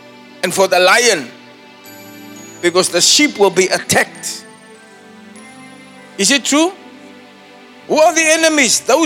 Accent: Elsies River, Western Cape, South Africa; born there; I was born in Elsie's River, Epping Avenue.

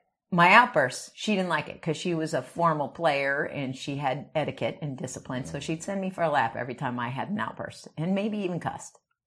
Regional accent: Phoenix, Arizona, United States; I born and raised in Phoenix, Arizona. Grew up in the central part of Phoenix now. Wasn't at the time, was pretty much north end of Phoenix. But in that Metro Center area, went to Cortez High School.

